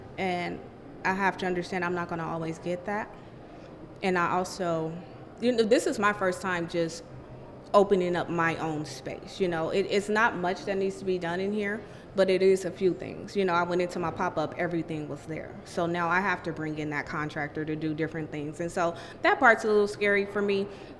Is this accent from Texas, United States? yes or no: no; San Francisco, California, United States; You know, I grew up in the Fillmore, and it was a predominantly African-American neighborhood.